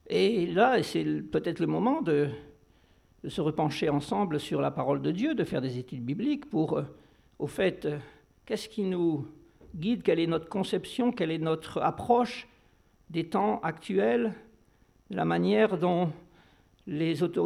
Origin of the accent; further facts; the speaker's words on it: France; je suis français.